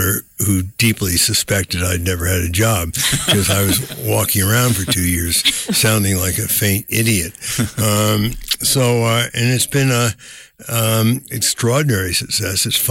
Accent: New York, United States; I'm from New York. I'm a magazine entrepreneur

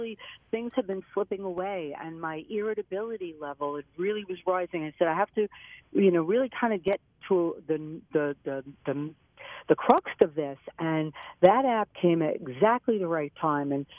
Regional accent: Brooklyn, New York, United States; my whole life I grew up in Brooklyn, New York. I had to go to the beach or the botanical gardens to get to a tree

